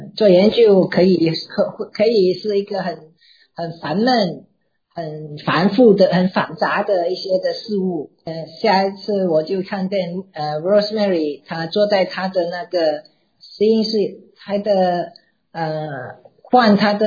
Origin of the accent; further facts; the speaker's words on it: Germany; moved away as an adult; now in United States; 我并不是在基督徒家庭里长大的，我在德国长大，我读完大学，我在慕尼赫的医院那里做训练